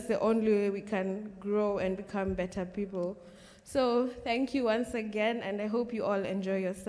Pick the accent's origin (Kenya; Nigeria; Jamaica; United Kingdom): Kenya; now in New Jersey, United States; I'm from Kenya, but I live and study in New Jersey.